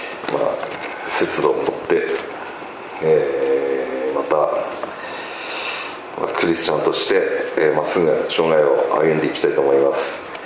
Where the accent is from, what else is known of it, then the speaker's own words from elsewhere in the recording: Akita, Japan; also born or lived in Okazaki, Japan; 今回9年半ぶりに地元に帰ることです。この教会に通うようになってから、特に木曜の祈祷会で、先生はじめ参加されている皆様方から秋田に帰ったらどうかと勧められましたが